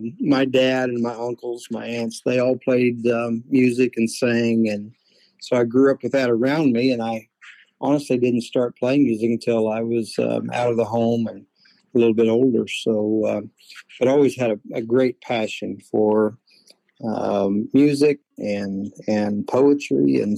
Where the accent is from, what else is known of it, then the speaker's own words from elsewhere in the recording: Chanute, Kansas, United States; Well, I grew up down here in Southeast Kansas, near Chanute, and went to Chanute schools.